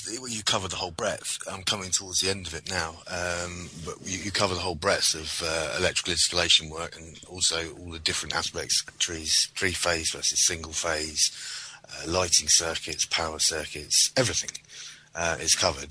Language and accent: English; South East England, United Kingdom; I'm doing an electrical course with Train for Trade Skills, and I'm from Surrey in south of England.